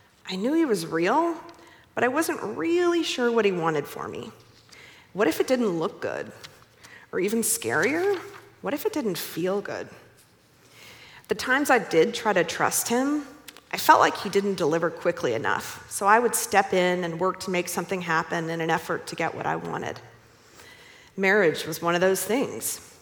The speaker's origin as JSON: {"language": "English", "town": "Dallas", "region": "Texas", "country": "United States", "tie": "born or raised there", "said": "I grew up here in Dallas and had every advantage."}